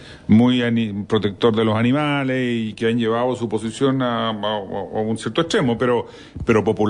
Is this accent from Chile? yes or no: yes; Chile; Bueno, yo como chileno, esto es una opinión que puedo dar como chileno